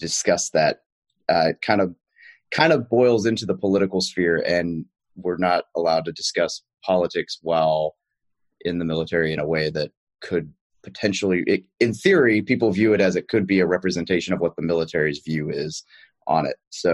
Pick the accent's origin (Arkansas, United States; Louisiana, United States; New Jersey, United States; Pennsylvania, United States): Arkansas, United States; Roland; Correct. I grew up in Roland, Arkansas, which for those familiar, it's right outside Little Rock